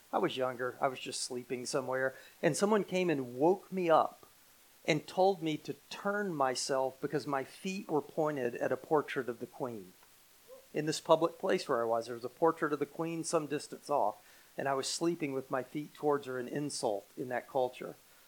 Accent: United States; And it would be pretty vain for me to protest, hey, I'm an American.

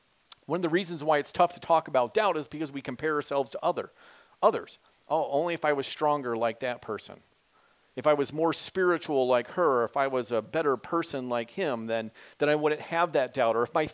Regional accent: Wenatchee, Washington, United States; I grew up in Washington State in the town of Wenatchee, which is in the center of Washington.

